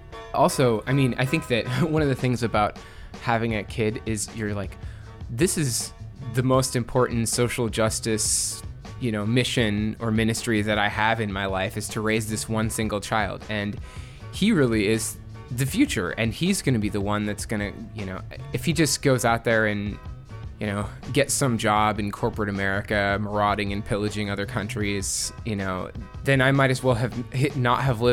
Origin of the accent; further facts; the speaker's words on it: Indiana, United States; now in Washington, D.C., United States; I'm from Washington, D.C., but originally I'm from Indiana.